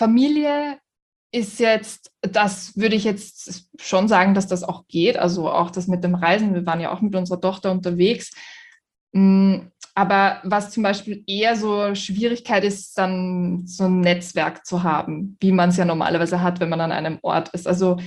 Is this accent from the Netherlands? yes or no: no; Vienna, Austria; Also ich bin immer nur wieder zurückgekommen nach Hause, nach Wien übrigens. Ich bin aus Wien.